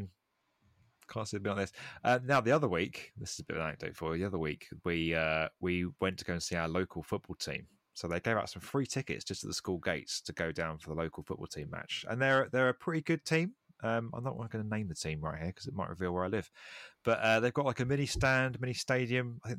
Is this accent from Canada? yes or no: yes; Toronto, Ontario, Canada; I am from the Greater Toronto area